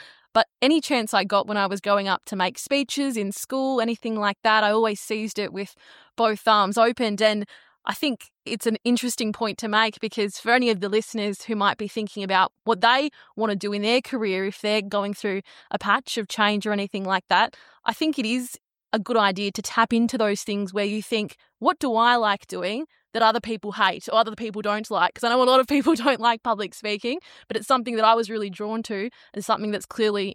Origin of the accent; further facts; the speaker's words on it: Brunswick Junction, Western Australia, Australia; also born or lived in Bunbury; I was born in Bunbury but grew up in Brunswick Junction.